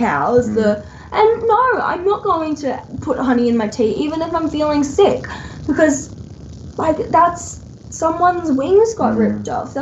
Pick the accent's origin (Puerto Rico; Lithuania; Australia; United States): Australia; Sydney, New South Wales; because I'm from Sydney, I go to a lot of the animal activism rallies that around town hall